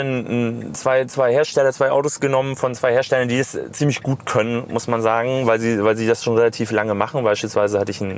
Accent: Mecklenburg-Vorpommern, Germany; als Mecklenburger

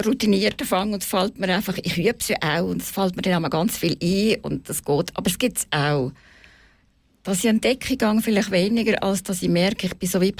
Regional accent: Bern, Switzerland; Ja, Bern ist ja meine Geburtsstadt und Heimatstadt und ich habe immer so ein Heimatgefühl.

